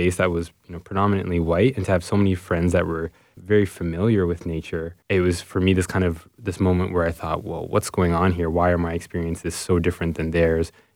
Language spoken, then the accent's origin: English; Scarborough, Ontario, Canada; I mean, the community that I grew up in Scarborough was mostly people of color